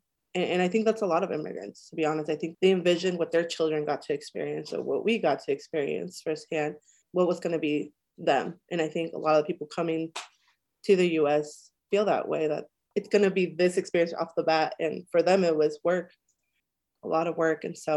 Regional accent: Compton, California, United States; So I was born in California. So I'm an LA born child, raised in Compton, which it always throws people off.

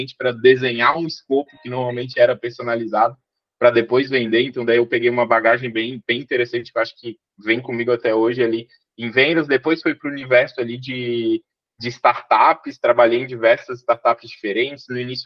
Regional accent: Florianópolis, Santa Catarina, Brazil; Sou aqui de Floripa, tenho 30 anos, fiz recente aí nesse mês.

